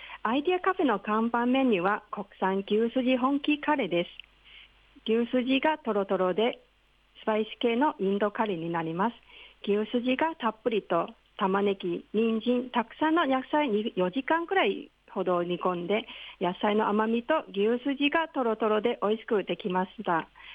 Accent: Hong Kong; Japanese is a second language; now in Japan; 私は香港出身で、20年以上日本の方々にたくさんの世話になりました。

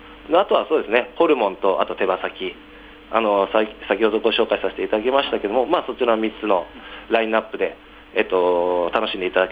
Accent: Niigata, Japan; 僕新潟出身なので

